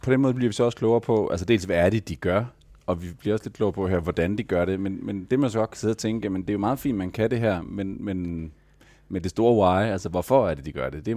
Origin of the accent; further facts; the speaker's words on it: Central Denmark Region, Denmark; Nu kommer jeg fra Djursland